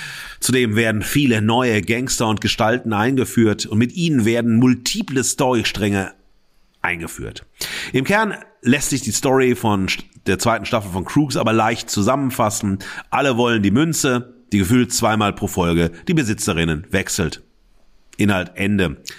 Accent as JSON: {"language": "German", "country": "Germany", "said": "überzeugt mich als Piefke aber nicht."}